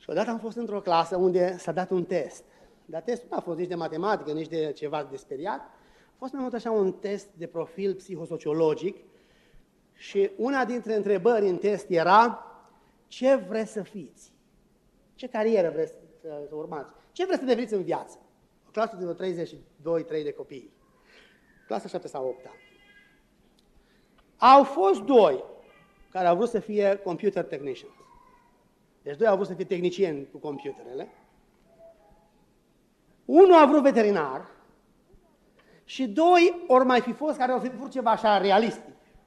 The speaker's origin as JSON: {"language": "Romanian", "country": "Romania", "lives_now": "United States", "said": "Noi suntem din România, din lumea veche."}